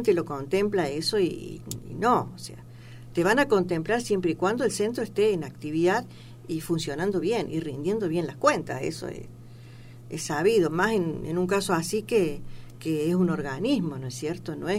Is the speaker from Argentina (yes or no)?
yes; Argentina; Ya nos hemos reunido a compartir una comidita, como todos argentinos, ¿viste?